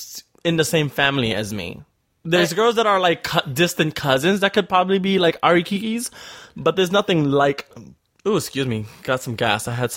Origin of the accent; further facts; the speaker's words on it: New York, United States; I'm born and raised in New York. That's how it is.